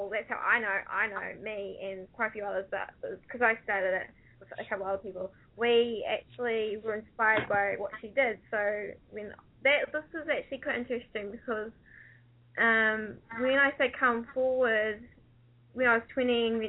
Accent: New Zealand; Even when where I'm from. I'm from New Zealand. I'm like, when we are from one of the littlest places in the world.

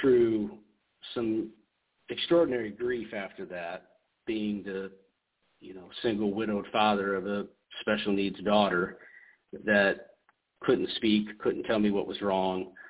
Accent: Iowa, United States; now in Alabama, United States; I'm from Iowa. My wife is from Alabama. That's why I live in Alabama. And I decided to stay here.

